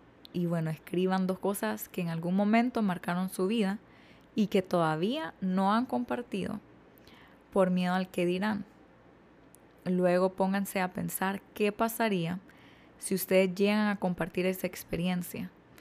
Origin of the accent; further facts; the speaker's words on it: Honduras; hondureña, 26 años